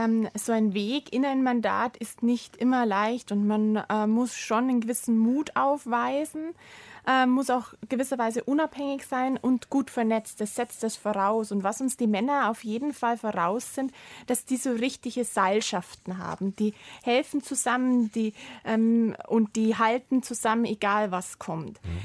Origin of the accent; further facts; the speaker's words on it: Bavaria, Germany; Und ich komme aus dem Landkreis Landshut und im Landkreis Landshut, der besteht aus 35 Kommunen